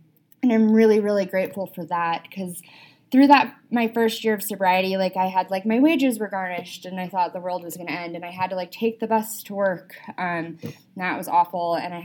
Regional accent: California, United States; A little back story. I'm from California. I got sober out there.

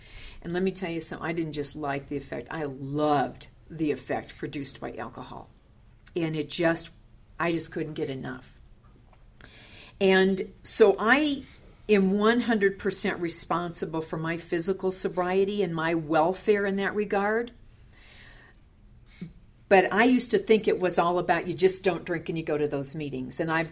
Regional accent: South Dakota, United States; born there; I had always wanted to be a Southern Belle, and I was born in South Dakota. So I started in the South, south of the Dakotas.

